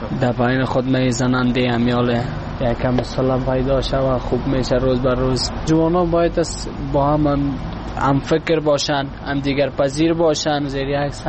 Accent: Afghanistan

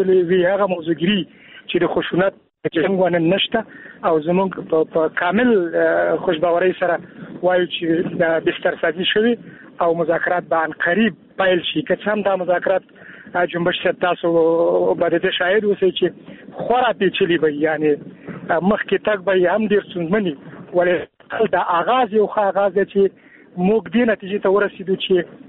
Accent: Afghanistan; د یو افغان په توګه زه ډېر خوشحاله یم

